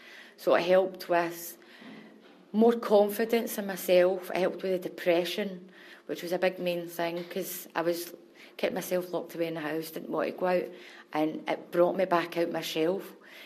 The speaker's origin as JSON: {"language": "English", "town": "Glasgow", "region": "Scotland", "country": "United Kingdom", "said": "I'm 41 years old and I'm from Toll Cross in Glasgow."}